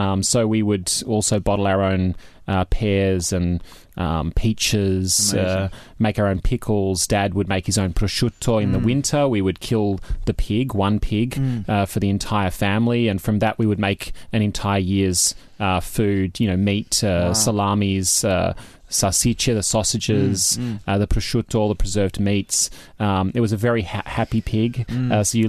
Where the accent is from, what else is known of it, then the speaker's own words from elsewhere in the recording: Victoria, Australia; I grew up in Australia. I grew up in just near Melbourne. And I grew up in a big Italian family.